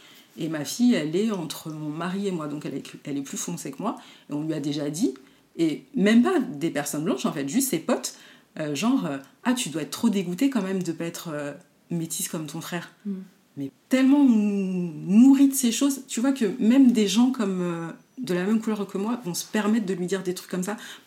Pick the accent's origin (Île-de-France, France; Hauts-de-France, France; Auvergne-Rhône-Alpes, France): Île-de-France, France; Trappes; born there; je suis née à Trappes, dans les Yvelines, donc l'hiver, je connais comme toi